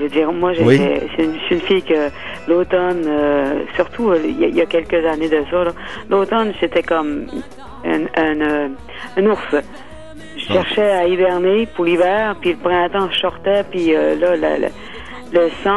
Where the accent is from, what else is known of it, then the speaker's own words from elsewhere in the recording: Havre-Saint-Pierre, Quebec, Canada; Moi, je viens d'Havre Saint-Pierre.